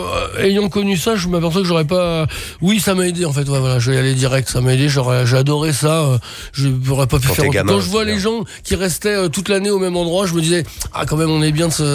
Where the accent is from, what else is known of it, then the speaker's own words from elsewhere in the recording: Paris, Île-de-France, France; born there; also born or lived in Fontenay-sous-Bois; Non, je suis né à Paris, pardon. Je vous ai mal renseigné, je suis né dans le 11e.